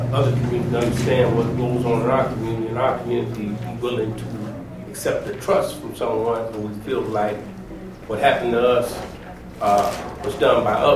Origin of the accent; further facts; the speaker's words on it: Champaign, Illinois, United States; I'm from Champaign, Illinois.